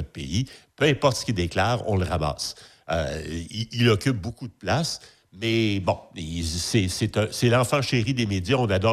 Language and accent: French; Quebec, Canada; Tu sais que même chez nous au Québec